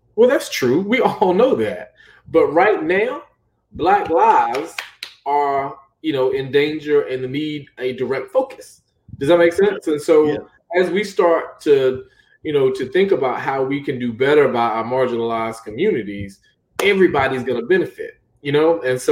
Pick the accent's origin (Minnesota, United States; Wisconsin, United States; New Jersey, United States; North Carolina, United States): North Carolina, United States; Durham; And I'm from Durham, live, you know, go there to represent my people.